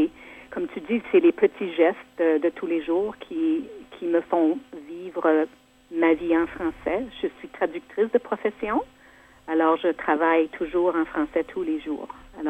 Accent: Manitoba, Canada; born there; also born or lived in Quebec; Moi, je suis née au Manitoba.

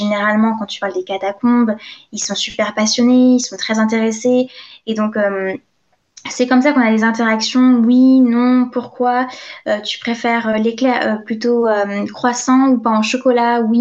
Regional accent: France; du coup j'habite en France, je suis française

